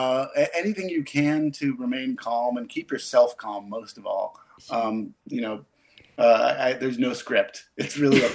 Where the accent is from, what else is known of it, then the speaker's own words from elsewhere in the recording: Utah, United States; I grew up in Utah and did a lot of camping and hiking in the West when I was a kid.